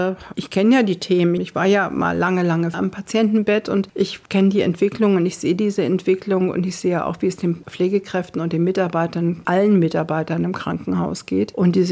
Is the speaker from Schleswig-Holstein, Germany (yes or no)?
yes; Schleswig-Holstein, Germany; born there; moved away; Also erstens bin ich kein Schwab, auch wenn ich jetzt hier schon lange lebe, aber ich bin eine gebürtige Nordfriesin.